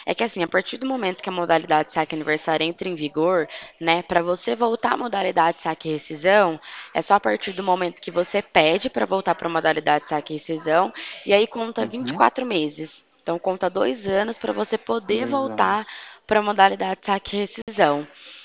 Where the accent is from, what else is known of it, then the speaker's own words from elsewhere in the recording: Pirassununga, São Paulo, Brazil; Mas eu trabalho aqui em Pirassununga. Eu sou daqui